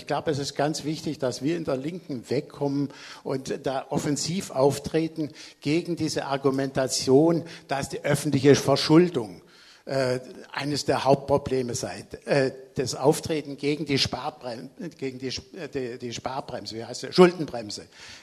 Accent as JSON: {"language": "German", "region": "Baden-Württemberg", "country": "Germany", "said": "Ich komme aus Baden-Württemberg."}